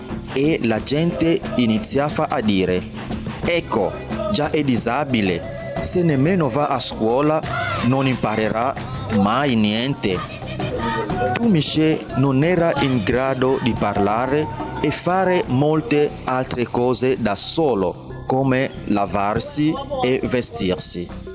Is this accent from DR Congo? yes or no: yes; DR Congo; now in Ibadan, Nigeria; Vengo dalla Repubblica Democratica del Congo e lavoro qui in Nigeria come missionario.